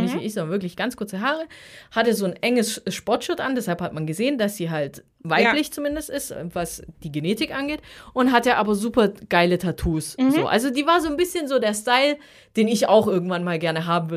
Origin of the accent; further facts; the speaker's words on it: Naples, Campania, Italy; ich so, nein, ich komme aus Neapel.